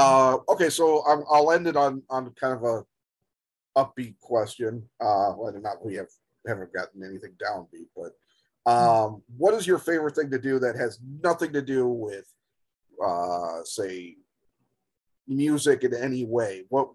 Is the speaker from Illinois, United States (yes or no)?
yes; Chicago, Illinois, United States; It as a Chicagoan, it might be a little too sunny too often for me